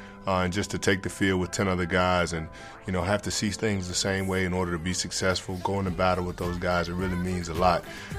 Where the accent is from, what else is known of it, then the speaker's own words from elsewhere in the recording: Bronx, New York, United States; I can remember growing up in the Bronx, we'd come home from church on Sundays